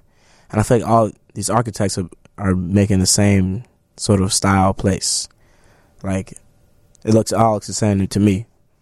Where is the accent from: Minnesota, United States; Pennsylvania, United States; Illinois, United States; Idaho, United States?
Illinois, United States; Chicago; I grew up in Hyde Park on 51st. Hyde Park is super important to me in my work.